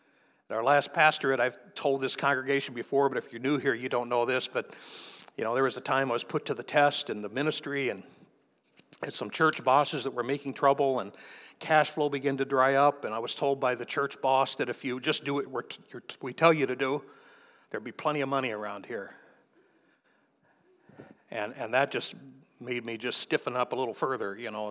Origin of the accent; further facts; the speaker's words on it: Kansas City, United States; And it was a letter from somebody in my hometown of Kansas City